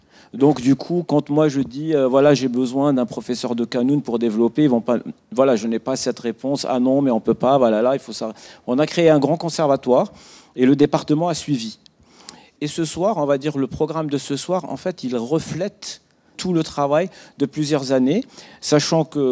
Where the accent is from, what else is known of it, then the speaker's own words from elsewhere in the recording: Algeria; je suis d'origine algérienne, je suis algérien aussi.